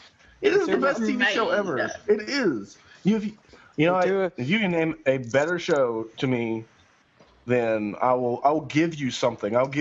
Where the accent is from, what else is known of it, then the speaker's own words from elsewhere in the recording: Washington, United States; I'm from Washington State, so...